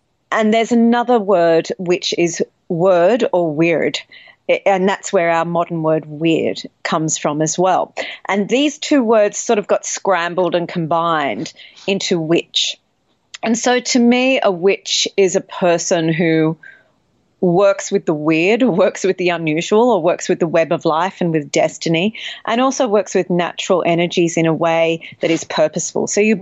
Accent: Australia; own bloodline, which is essentially, you know, a little Irish, a little Welsh, a whole lot of other stuff just thrown in because I'm Australian, who knows.

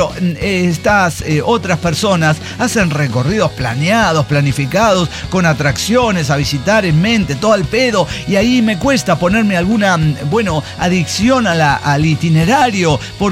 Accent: San Luis Potosí, Mexico; Pero yo tuve en realidad que viajar porque yo soy de San Luis Potosí. A San Luis Potosí no viene nadie.

